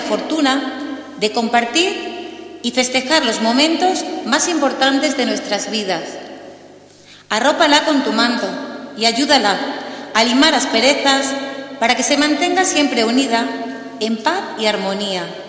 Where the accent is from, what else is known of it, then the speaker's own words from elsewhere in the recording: Torrejoncillo, Extremadura, Spain; Gracias, Madre, por darme la oportunidad de nacer y crecer en este rincón extremeño.